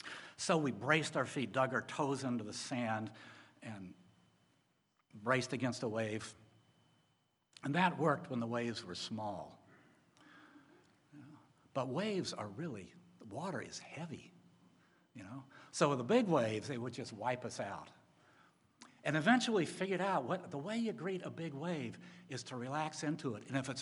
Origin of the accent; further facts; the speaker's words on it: Houston, Texas, United States; I grew up in Houston, Texas, and on hot summer afternoons, hot summer days, I, along with my four brothers and one sister, would tumble into our blue and white Chevrolet station wagon